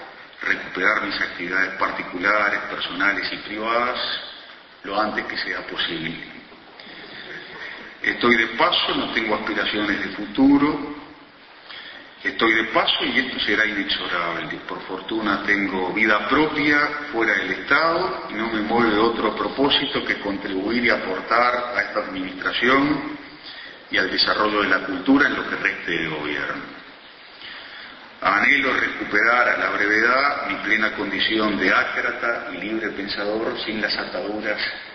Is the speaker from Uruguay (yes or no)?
yes; Uruguay; de lo que somos los uruguayos